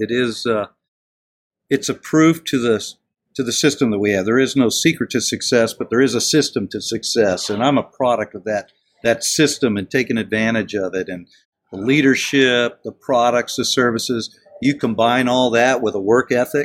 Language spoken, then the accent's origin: English; Texas, United States; Unfortunately, I'm from Texas, as you said. You know, the rich people in Texas have oil wells.